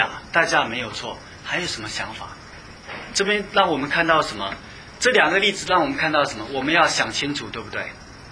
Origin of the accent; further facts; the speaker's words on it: China; 我们中国人打仗的时候经常说一句话